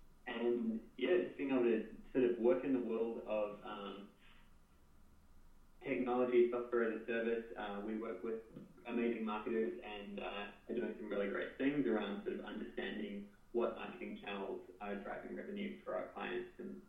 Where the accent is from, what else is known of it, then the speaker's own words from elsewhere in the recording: New Zealand; now in Seattle, United States; So I'm from New Zealand